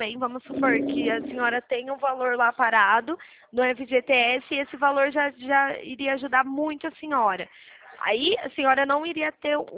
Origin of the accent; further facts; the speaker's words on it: Leme, São Paulo, Brazil; Sou de Leme, estado de São Paulo.